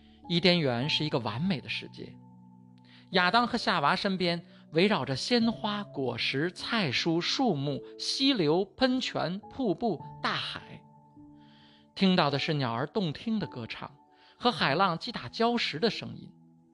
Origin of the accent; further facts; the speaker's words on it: China; 我们中国人对这样的人有一个称呼，叫做禽兽。